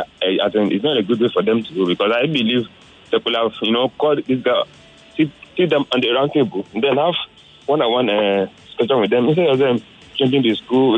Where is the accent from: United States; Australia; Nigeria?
Nigeria; born there; since I was born in Nigeria